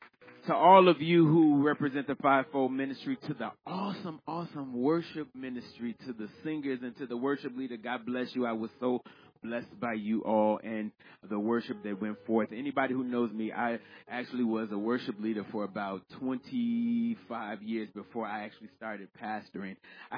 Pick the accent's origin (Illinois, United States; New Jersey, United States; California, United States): Illinois, United States; Chicago; although I was born and raised in Chicago, my mom and my dad are from Mississippi, so they raised me right.